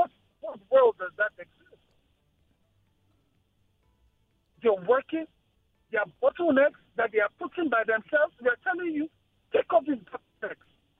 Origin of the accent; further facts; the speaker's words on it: Apapa, Lagos, Nigeria; I grew up in Apapa. I went to the Apapa Primary Health Center as a child.